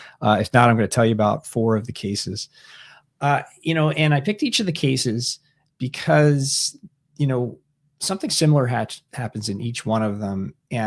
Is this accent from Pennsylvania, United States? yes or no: yes; Pennsylvania, United States; It comes out of my home state of Pennsylvania, although it's over on the west side of Pennsylvania, the city of Pittsburgh.